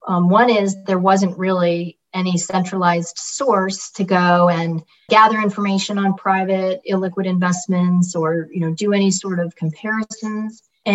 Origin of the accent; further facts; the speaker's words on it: Connecticut, United States; also born or lived in Chicago; I was born out in Chicago, and then we went kind of back and forth from Chicago and the East Coast several times, and then landed in Connecticut. So I was really lucky. I had a great childh